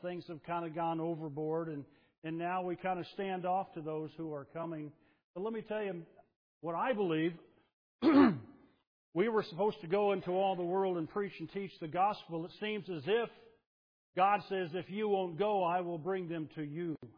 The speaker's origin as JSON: {"language": "English", "country": "United States", "said": "She didn't like me because I'm from America and she is not."}